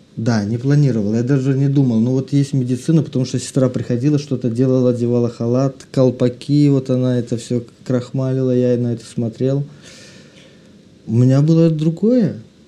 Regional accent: Bobruisk, Mogilev Region, Belarus; born there; Родился я в Беларуси, город Бобруйск.

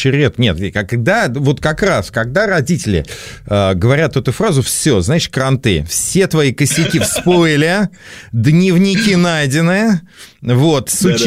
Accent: Moscow, Russia; Я из Москвы

